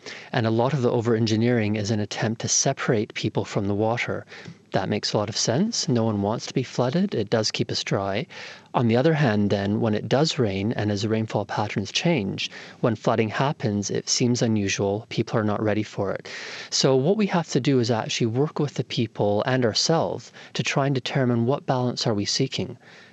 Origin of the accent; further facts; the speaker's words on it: Toronto, Ontario, Canada; Well, I grew up in Toronto in Canada, and I always enjoyed the ravine system